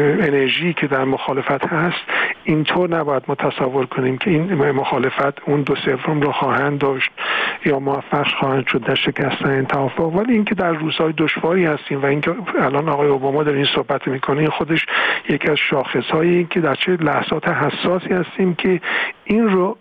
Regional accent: Iran; این مسئله رو به عنوان یک ایرانی، نه نقش دیگه کلاه دیگه رو سر من نبود، من مطرح کردم

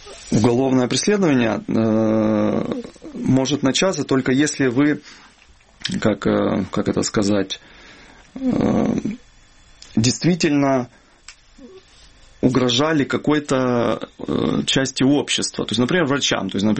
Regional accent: Ukraine; я украинец. То есть украинская символика говорила о том, что я украинец, поддерживаю Украину.

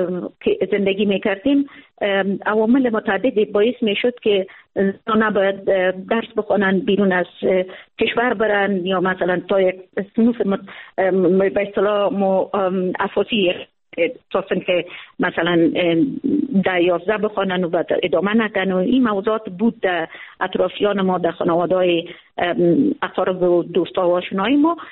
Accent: Samangan, Afghanistan

